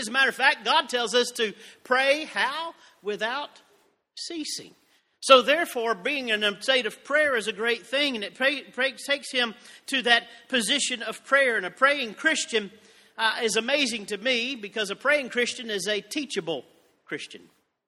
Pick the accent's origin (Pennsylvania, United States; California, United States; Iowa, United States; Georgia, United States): Georgia, United States; but I'm from Georgia and I say y'all, praise the Lord.